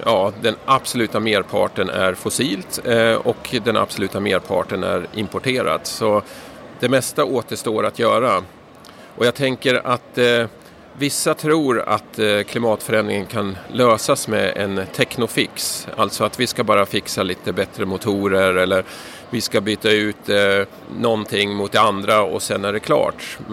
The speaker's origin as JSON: {"language": "Swedish", "town": "Stockholm", "region": "Stockholm County", "country": "Sweden", "said": "jag är från Stockholm och jag kandiderar till riksdagen"}